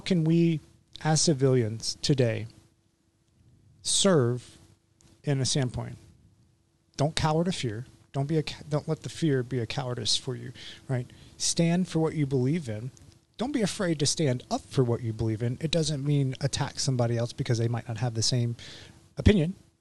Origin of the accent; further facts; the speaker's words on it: Memphis, Tennessee, United States; because I grew up in Memphis, and there's still to this day racial tension.